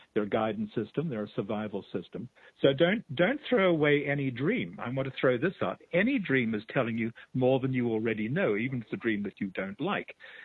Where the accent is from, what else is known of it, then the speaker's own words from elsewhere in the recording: Australia; now in North America; When I first started living in North America, I started dreaming of a giant bear. Now, I grew up in Australia.